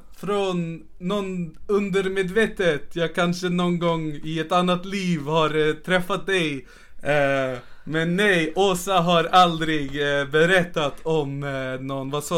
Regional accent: France; Swedish is a second language; jag förstår inte denna referens, jag är från Frankrike.

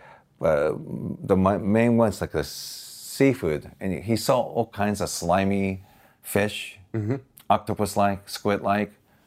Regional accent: Osaka, Japan; now in United States; Osaka, Japan, yeah.

